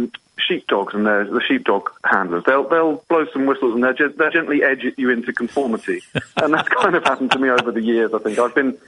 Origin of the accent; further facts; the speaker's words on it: London, United Kingdom; moved away as an adult; also born or lived in Copenhagen / Paris; I came from London in the middle of the 90s